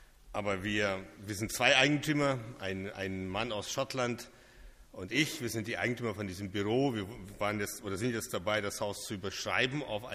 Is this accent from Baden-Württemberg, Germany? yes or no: yes; Baden-Württemberg, Germany; ich komme ja aus dem Schwarzwald, aus dem Nordosten des Schwarzwaldes, aus der Nähe von Herrenberg.